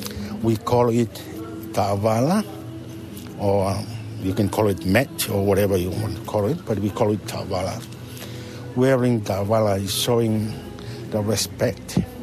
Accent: Tonga; moved away as an adult; I grew up in Tonga. I just came here in 1989.

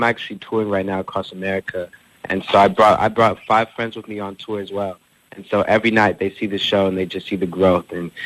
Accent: El Paso, Texas, United States; I definitely say I'm from El Paso.

